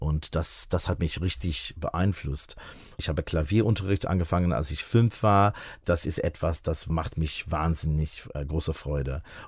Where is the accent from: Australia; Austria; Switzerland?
Australia; German is a second language; now in Germany; als säkulär Jude, aber auch mit einem großen Interesse in Judentums und jüdische Geschichte in Europa und ich komme aus Australien. Ich bin in Australien geboren.